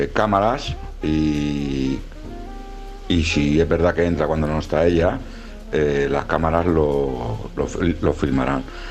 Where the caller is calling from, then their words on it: L'Hospitalet de Llobregat, Catalonia, Spain; de Hospitalet Barcelona.